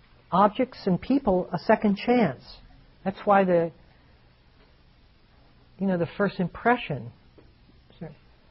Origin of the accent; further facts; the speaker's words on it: Ohio, United States; Another example is that I come from Ohio, which is corn country.